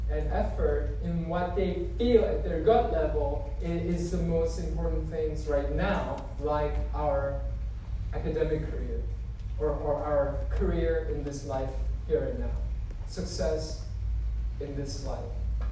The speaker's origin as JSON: {"language": "English", "town": "New York City", "region": "New York", "country": "United States", "tie": "born or raised there", "said": "I grew up in New York City, so like I'm kind of cynical and skeptical"}